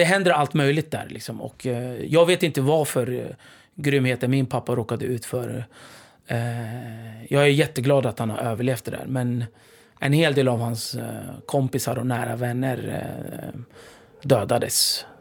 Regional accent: Turkey; now in Sweden; För vi är kurder då, och vi flydde från den turkiska delen av Kurdistan som är ockuperad av Turkiet.

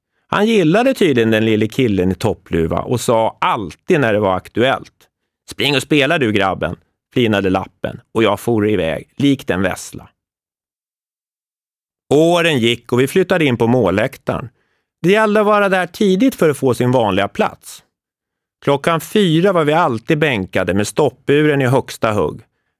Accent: Jakobsberg, Stockholm County, Sweden; Mitt värsta minne från min uppväxt i Jakobsberg

